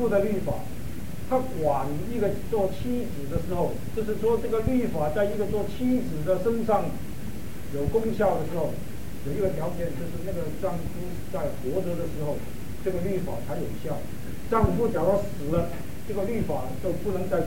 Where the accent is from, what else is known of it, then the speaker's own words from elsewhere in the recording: China; 我们中国人有一句话啊，我们中国人有一个字